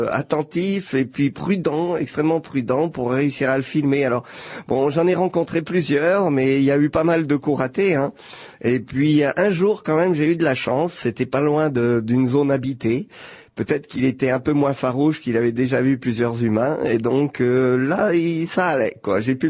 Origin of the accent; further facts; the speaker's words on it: Pays de la Loire, France; born there; je suis né en France, en fin fond d'un petit village de 500 habitants en Vendée.